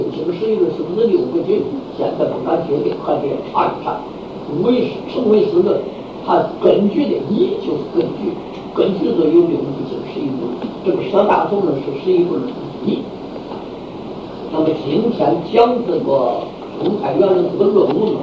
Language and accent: Chinese; Hubei, China; 我跟你们讲过，我是湖北人